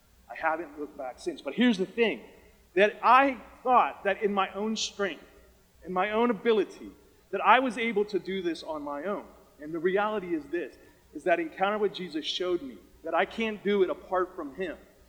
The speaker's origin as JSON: {"language": "English", "town": "Beaver Falls", "region": "Pennsylvania", "country": "United States", "tie": "born or raised there", "said": "I grew up in Beaver Falls, but this church camp was just on the other side of the Ohio border."}